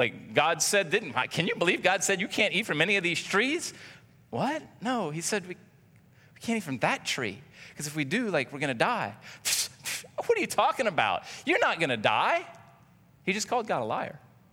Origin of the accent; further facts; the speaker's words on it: Louisiana, United States; I've been around a lot of snakes growing up in South Louisiana and out in the country.